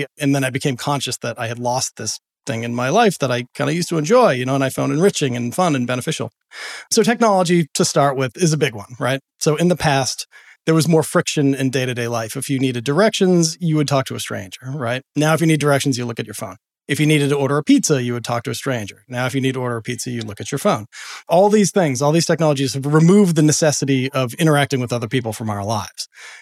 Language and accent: English; Boston, Massachusetts, United States; I grew up in Boston.